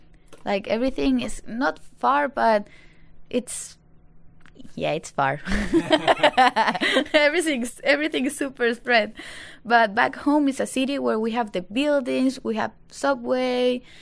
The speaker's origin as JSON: {"language": "English", "town": "Santiago", "region": "Santiago Metropolitan", "country": "Chile", "tie": "born or raised there", "also_born_or_lived": "Iquique", "second_language": "English", "said": "I was born in Iquique. It's like a small city at the north of Chile. But for tennis, my family made the decision to move to Santiago."}